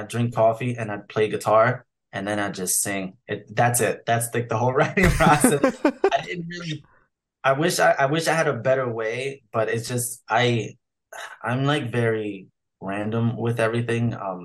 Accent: New York City, New York, United States; Like I grew up in Harlem, New York City.

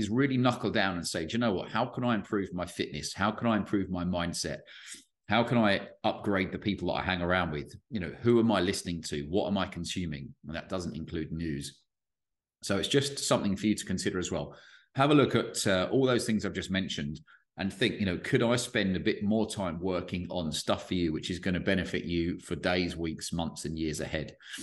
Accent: England, United Kingdom; to state the obvious, I am from England

